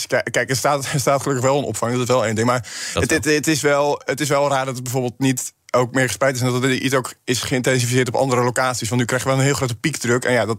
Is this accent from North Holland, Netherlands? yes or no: no; Flevoland, Netherlands; Want ik kom zelf uit Flevoland